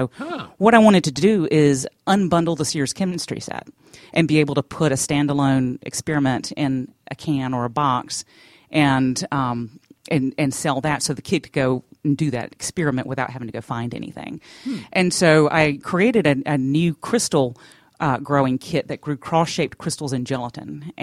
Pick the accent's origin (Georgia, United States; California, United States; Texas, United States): Georgia, United States; Athens; I was born in Athens, Georgia, and I'm actually eighth generation Georgian. My family has been here since before the Revolution.